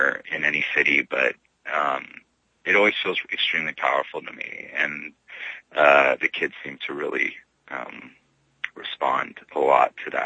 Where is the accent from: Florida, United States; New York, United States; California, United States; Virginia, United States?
California, United States; Los Angeles; I'm from Los Angeles, so you sort of can't get away with it.